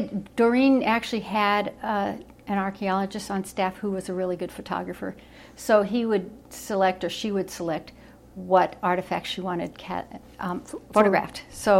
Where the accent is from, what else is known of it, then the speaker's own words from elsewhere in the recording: Anchorage, Alaska, United States; But growing up, when I grew up in Anchorage, we didn't have very many stores where you could buy toys.